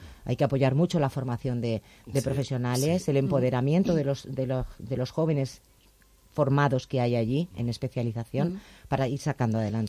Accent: Elche, Valencian Community, Spain; Bueno, todos somos de Elche

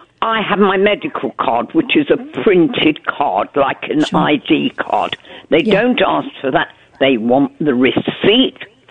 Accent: United Kingdom; now in Spain; Hi. Hello. I am a Brit, but I live in Spain.

